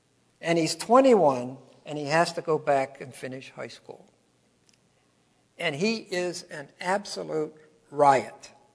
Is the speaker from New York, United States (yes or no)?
no; Pennsylvania, United States; And I says, "I'm from Pennsylvania."